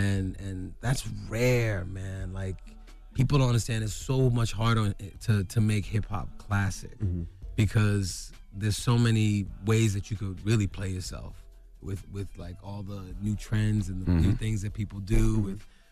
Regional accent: Brooklyn, New York, United States; I'm from Brooklyn.

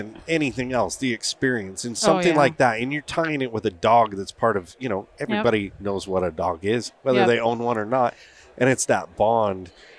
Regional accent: Pacific Northwest, United States; we're from the Pacific Northwest, big canyons, massive timber country.

